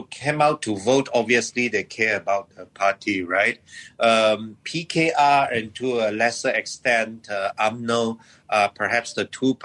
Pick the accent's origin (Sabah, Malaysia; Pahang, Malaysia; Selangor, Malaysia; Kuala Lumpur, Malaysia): Sabah, Malaysia; my home state of Sabah